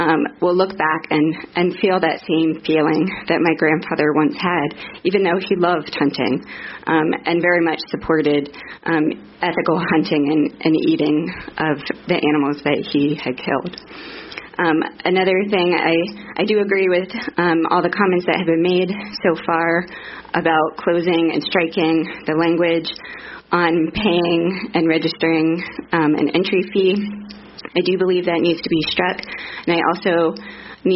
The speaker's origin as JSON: {"language": "English", "town": "Flagstaff", "region": "Arizona", "country": "United States", "said": "I'm from Flagstaff, Arizona"}